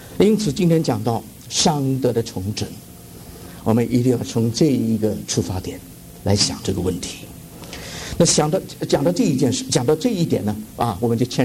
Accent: Shanghai, China; 我们上海人叫做呛

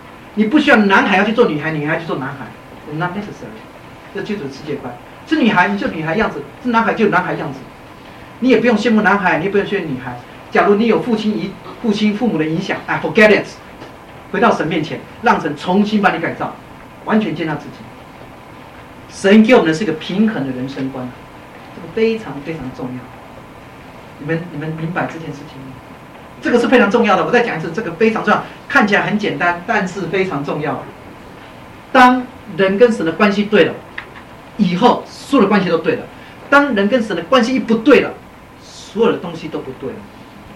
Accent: China; 我们中国人喜欢看那个大眼睛啊、双眼皮的

